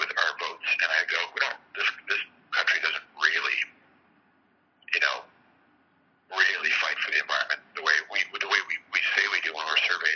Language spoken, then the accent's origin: English; Toronto, Ontario, Canada; I'm from Toronto. There is no outdoors here for me, right? So the outdoors for me, like, I live right downtown. I work right downtown.